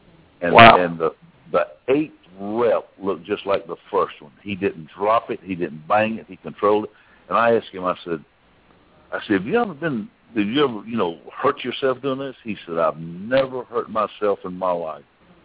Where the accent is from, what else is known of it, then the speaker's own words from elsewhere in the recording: Columbus, Georgia, United States; Not because I'm from Columbus, Georgia. Columbus, Georgia's got some of the best barbecue in this world.